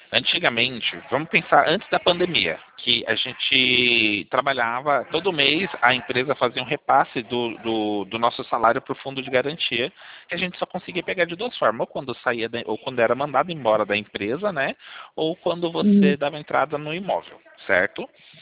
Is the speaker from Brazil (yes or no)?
yes; Sorocaba, São Paulo, Brazil; Eu sou de São Paulo, Sorocaba.